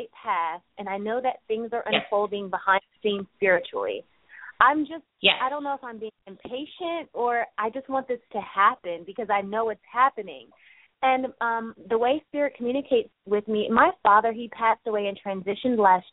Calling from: California, United States; I'm calling from Southern California.

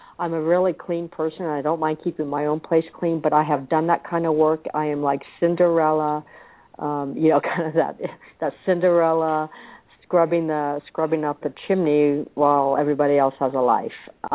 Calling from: Arizona, United States

